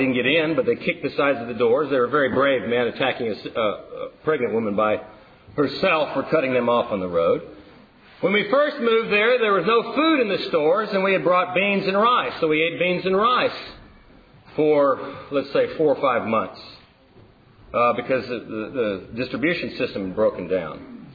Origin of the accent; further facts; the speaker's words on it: Texas, United States; You know, I'm from Texas. You've got to tell cool stories.